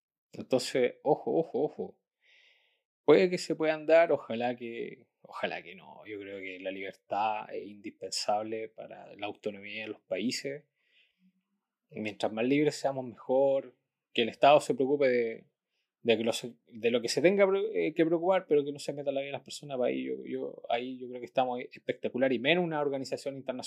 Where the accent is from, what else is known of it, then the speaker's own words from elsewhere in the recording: Chile; Mira, yo soy chileno y aquí en mi país las cosas no están bien, para ser honesto.